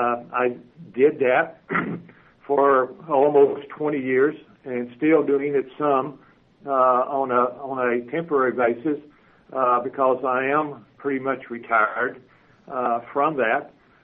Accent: Oklahoma, United States; now in Texas, United States; I grew up in Oklahoma, got my education there, went to a small teacher's college in northeastern Oklahoma

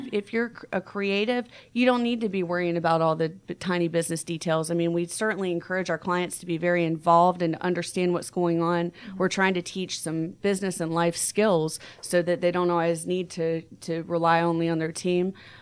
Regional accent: Atlanta, Georgia, United States; it seemed to be in my best interest to come back to Atlanta, which is my hometown

